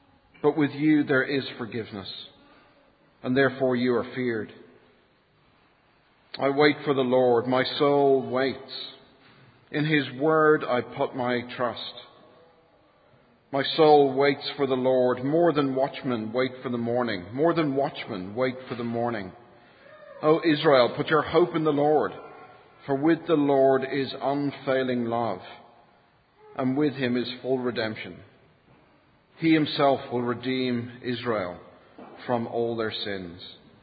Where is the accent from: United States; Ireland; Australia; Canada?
Ireland; I come from Ireland.